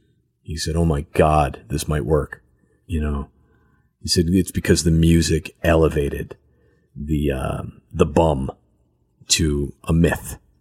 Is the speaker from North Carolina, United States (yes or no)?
no; Pennsylvania, United States; I'm from like right outside of Philadelphia.